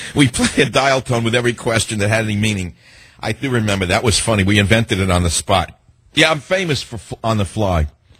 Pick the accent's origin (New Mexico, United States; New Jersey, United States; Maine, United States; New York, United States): New York, United States; No, I was agreeing with you, but since I'm originally from New York and was raised by a combative father